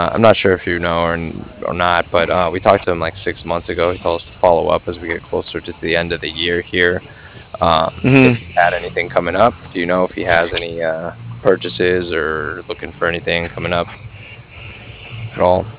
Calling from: Cardiff, Wales, United Kingdom; I was calling from Cardiff

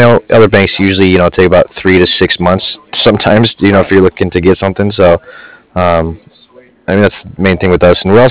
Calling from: Cardiff, Wales, United Kingdom; I'm calling from Cardiff.

